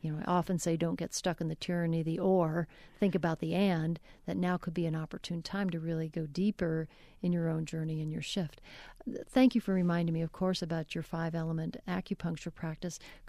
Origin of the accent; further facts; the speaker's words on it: Midwest, United States; Okay, I'm a Midwesterner as well.